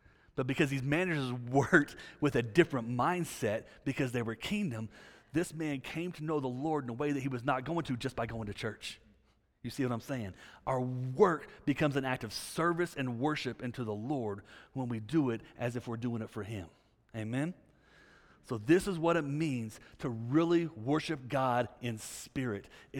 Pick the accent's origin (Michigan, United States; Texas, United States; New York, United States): Texas, United States; now, I grew up in Texas. Y'all, everybody's saved in Texas, you know what I'm saying?